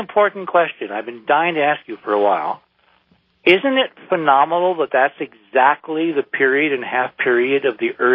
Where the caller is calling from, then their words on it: Albuquerque, New Mexico, United States; Calling from Albuquerque, New Mexico.